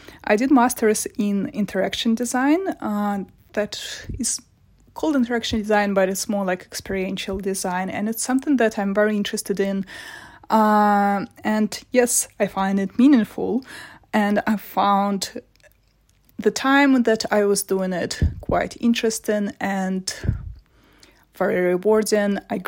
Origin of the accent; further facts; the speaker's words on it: Moscow, Russia; now in London, United Kingdom; Originally, I'm from Moscow, and currently I live in London.